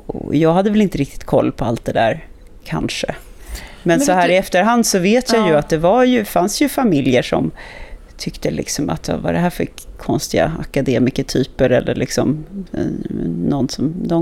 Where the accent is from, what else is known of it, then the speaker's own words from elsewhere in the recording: Djursholm, Stockholm County, Sweden; jag växte upp i Djursholm med ganska många knepiga, ganska udda familjer som hade en väldigt, väldigt speciell, man ska säga, värdegrund som var ganska extrem.